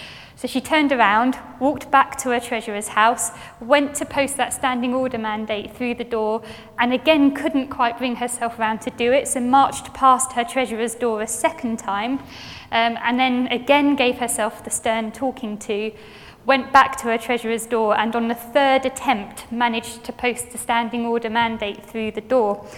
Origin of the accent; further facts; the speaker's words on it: London, United Kingdom; it is true, I'm from London.